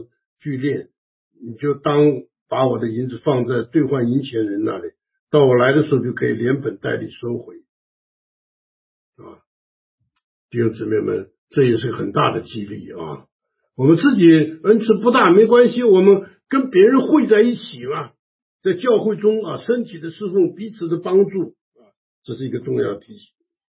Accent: China; 不过我们中国人呢曾经这个恩待

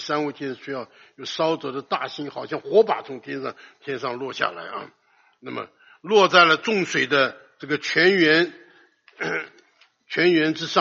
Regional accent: China; 我们中国人也讲一种苦艾草啊

